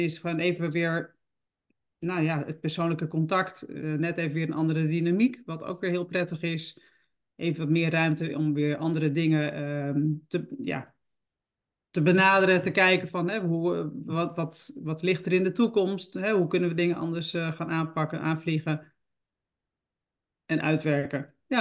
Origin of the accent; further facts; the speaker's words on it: Friesland, Netherlands; Opgegroeid in Friesland. Noordelijke instelling misschien.